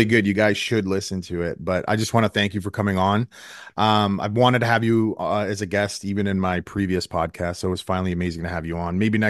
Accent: Canada; It's going to be July 4th because I'm a Canadian.

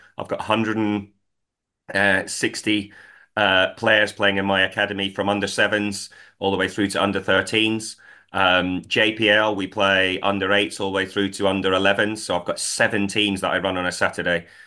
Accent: Scotland, United Kingdom; I'm Scottish.

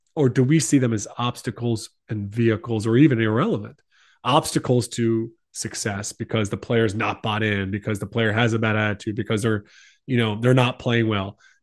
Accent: United States; that's not just an American concept here, you know, being the American here.

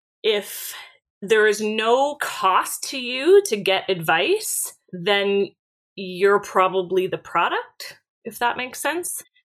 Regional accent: Canada; The first thing I'll say is, being Canadian, what I do see is financial advice that isn't applicable here, right?

